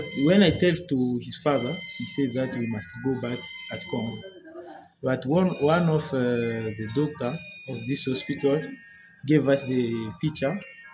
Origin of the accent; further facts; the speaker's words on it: Bunia, Ituri, DR Congo; English is a second language; from Congo. We came from Ituri, from Bunia town.